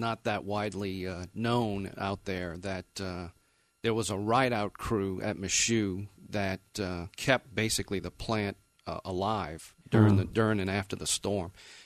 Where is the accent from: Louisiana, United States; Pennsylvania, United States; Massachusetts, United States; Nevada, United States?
Louisiana, United States; New Orleans; Well, I grew up in New Orleans, attended college there and got a degree in engineering.